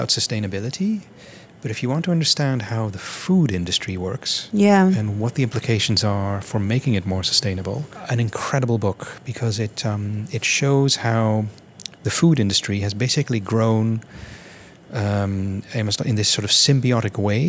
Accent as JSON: {"language": "English", "country": "Netherlands", "said": "I come from the Netherlands where I just don't understand why you would need it."}